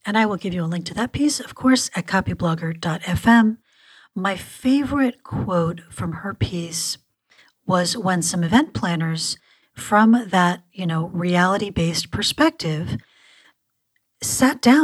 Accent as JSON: {"language": "English", "country": "United States", "said": "in my culture as an American, that statement is challenging for some people."}